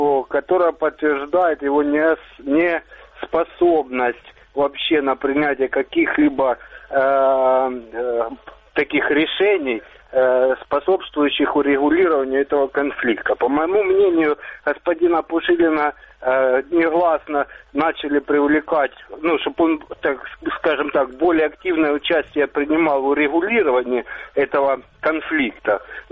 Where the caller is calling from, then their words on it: Chuhuiv, Kharkiv Oblast, Ukraine; я звоню вам из Харьковской области, город Чугуев.